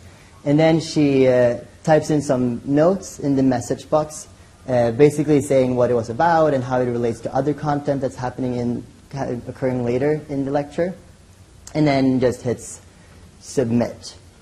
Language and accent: English; Sweden; I'm not from here, I'm from Sweden, so we don't really debate, we all consensus all the time.